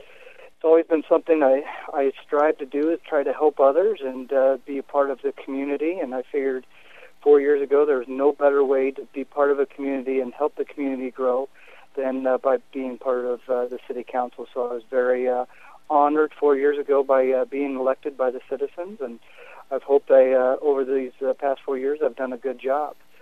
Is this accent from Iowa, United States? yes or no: yes; Fairfield, Iowa, United States; now in Burlington, United States; I grew up in Fairfield, so not too far from here, and I just enjoy the quality of life that we have in Southeast Iowa.